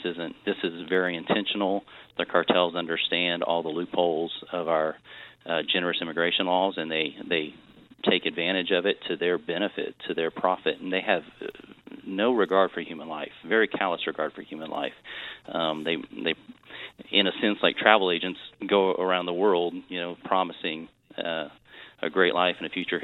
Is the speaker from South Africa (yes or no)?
no; Texas, United States; but I'm from South Texas. And so being from South Texas, we've had a little bit of an understanding of what's going on in the border.